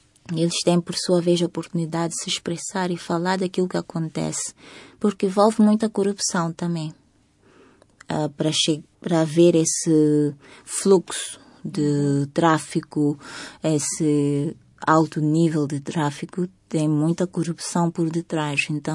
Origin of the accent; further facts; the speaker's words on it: Mozambique; now in Johannesburg, South Africa; Bom, a minha família e eu mudamos de Moçambique para a África do Sul em 1993. E estamos lá até hoje.